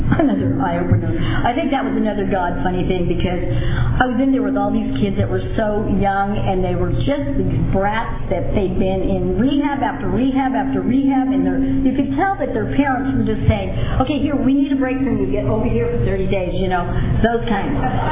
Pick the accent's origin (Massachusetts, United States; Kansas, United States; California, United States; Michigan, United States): California, United States; Visalia; I'm an alcoholic, I'm from Visalia. Because I was from out of town.